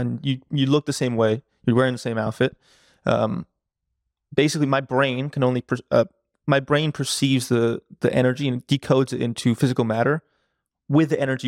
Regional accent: New York City, New York, United States; I'm from New York City. My parents are from Ecuador, but I'm from New York City.

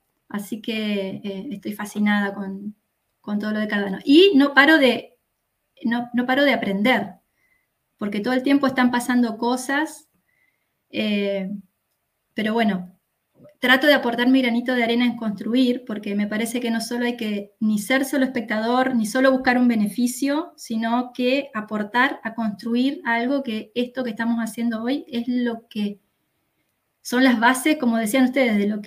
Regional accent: Argentina; soy de Argentina.

